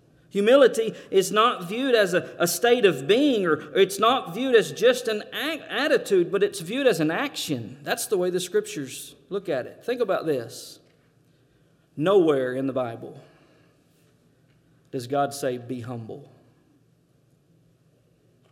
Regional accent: Texas, United States; I'm from Texas. Do I need to say anything?

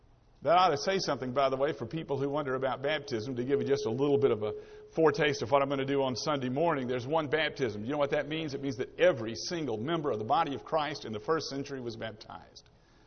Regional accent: Nashville, Tennessee, United States; I'm from Nashville, Tennessee.

